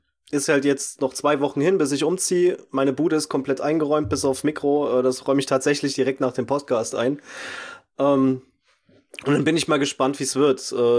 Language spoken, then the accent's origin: German; Saxony, Germany; accent: Saxon; habe ich 1A Sächsisch gesprochen. Ich freue mich zwar mega, weil ich liebe meinen Dialekt wirklich sehr